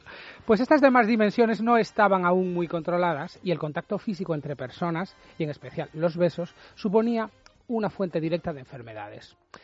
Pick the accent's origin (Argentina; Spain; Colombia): Spain; Granada, Andalusia; Pero yo soy de Granada, pero mis padres los dos son de Albacete.